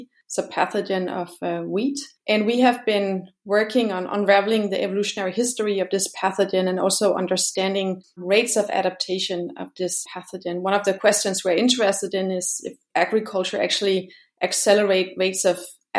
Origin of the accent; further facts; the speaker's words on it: Denmark; also born or lived in Brazil / Switzerland; now in Kiel, Germany; I'm an evolutionary biologist based at the University of Kiel in the north of Germany. I am originally from Denmark. Have spent some years abroad living in Brazil and in Switzerland, and the last couple of years I've been based in Germany.